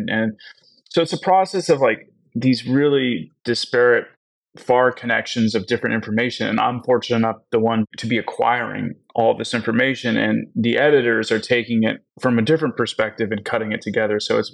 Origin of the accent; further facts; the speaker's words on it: Seattle, Washington, United States; I grew up in Seattle, Washington. I went to school in Oregon